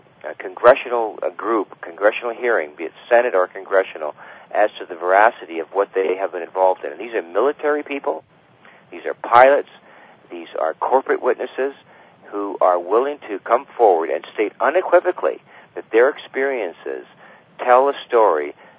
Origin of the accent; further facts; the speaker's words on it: Canada; I'm a Canadian